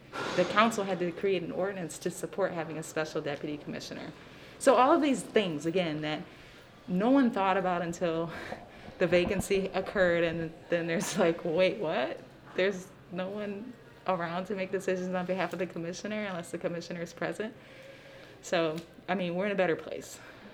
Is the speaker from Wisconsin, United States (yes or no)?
yes; Milwaukee, Wisconsin, United States; I'm from Milwaukee, Sherman Park.